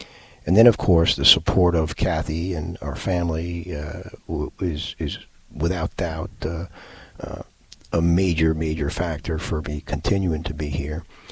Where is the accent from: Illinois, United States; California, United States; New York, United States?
New York, United States; As a high school player growing up in New York, everything was around the Northeast or the ACC or UCLA.